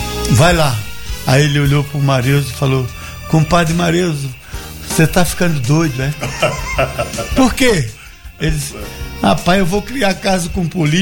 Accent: Alagoas, Brazil; Eu sou alagoano

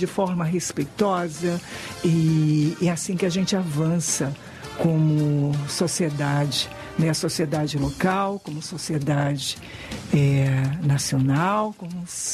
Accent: Feira de Santana, Bahia, Brazil; Então, eu sou baiana, apesar do sotaque fajuto, sou baiana de Feira de Santana, né?

